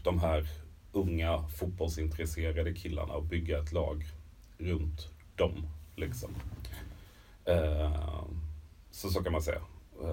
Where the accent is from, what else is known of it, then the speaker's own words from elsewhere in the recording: Jönköping, Jönköping County, Sweden; centrala Jönköping där jag växte upp.